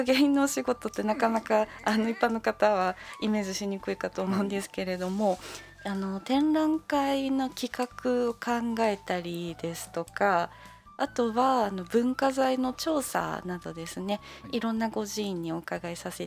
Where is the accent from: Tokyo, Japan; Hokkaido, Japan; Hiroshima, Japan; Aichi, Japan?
Aichi, Japan; Nagoya; now in Kyoto, Japan; 大学院までは愛知県で名古屋におりまして